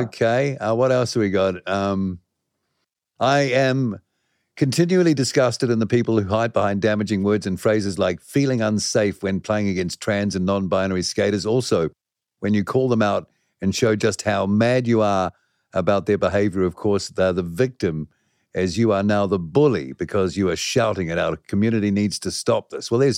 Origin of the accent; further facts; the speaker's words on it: Wellington, New Zealand; We used to take the pee out of people from the Hutt, though I'm technically from the Hutt. So I know a lot about the Hutt.